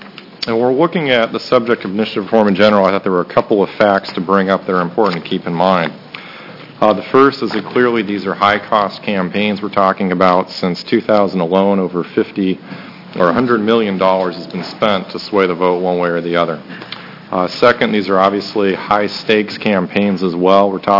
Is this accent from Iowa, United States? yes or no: no; Eugene, Oregon, United States; I'm from Eugene, Oregon.